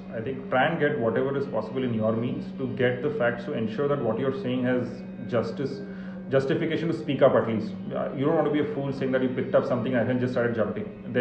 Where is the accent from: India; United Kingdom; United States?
India; being an Indian, they were being little modest with me